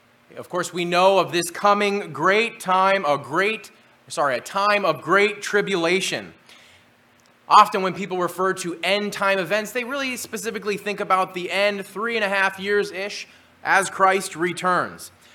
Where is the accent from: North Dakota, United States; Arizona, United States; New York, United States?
North Dakota, United States; You see, when I was a kid, we grew up in North Dakota. In North Dakota, I remember several times there were these giant blizzards